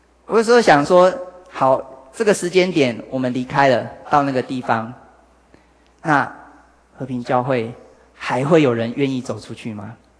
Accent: Hualien, Hualien County, Taiwan; 我是花莲人

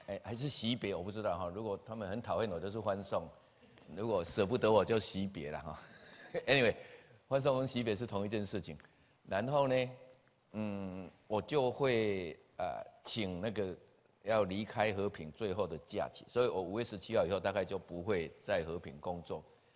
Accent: Changhua, Changhua County, Taiwan; 那目前的想法是70岁的时候应该会回到我的故乡，就是彰化哈。

